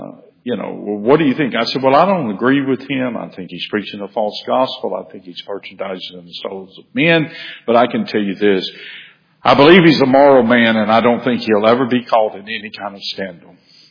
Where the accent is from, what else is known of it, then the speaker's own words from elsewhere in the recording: Baton Rouge, Louisiana, United States; I remembered saying to some people when they heard I was from Baton Rouge